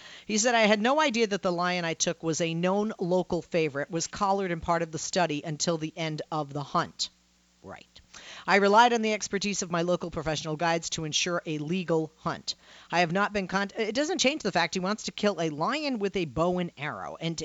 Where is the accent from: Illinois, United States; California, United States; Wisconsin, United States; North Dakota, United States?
North Dakota, United States; I've been a lifelong hunter since I was a child growing up in North Dakota.